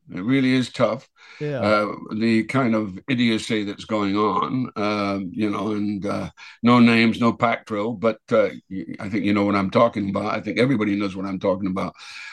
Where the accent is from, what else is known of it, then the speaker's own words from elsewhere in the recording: Dundee, Scotland, United Kingdom; because they want me to go straight to Dundee, which is ironically is my hometown